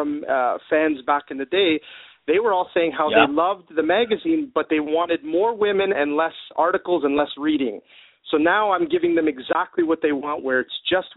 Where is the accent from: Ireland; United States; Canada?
Canada; Toronto, Ontario; also born or lived in South Africa; So I'm from Toronto, Canada. Originally, though, I was born in South Africa